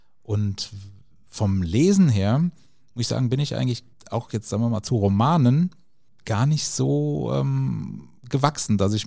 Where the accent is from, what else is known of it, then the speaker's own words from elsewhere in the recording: Lorch, Hesse, Germany; ich komme hier aus dem schönen Rheingau, bin aufgewachsen in Lorch und wohne mittlerweile auch in dem Höhenort Ransel. Da ist auch meine komplette Familie ansässig, also wir sind quasi so richtige Eingeheimste, so Lorcher und Ranseler.